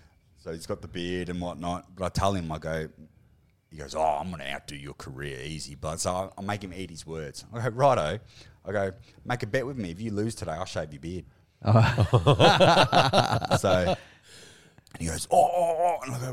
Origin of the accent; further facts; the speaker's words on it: Victoria, Australia; I'm from Victoria.